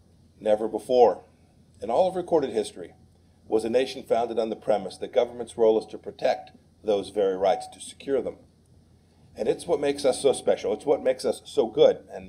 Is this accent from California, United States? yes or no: yes; California, United States; As a kid growing up in California, I got to see him in action as the governor. It was a very different California then.